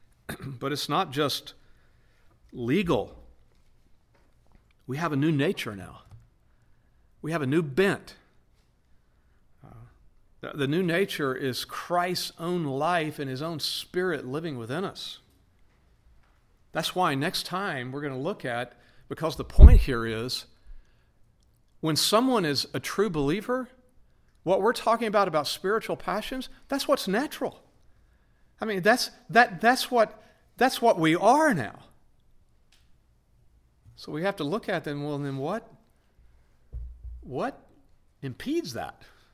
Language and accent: English; Texas, United States; I come from Texas. We create words when we need them.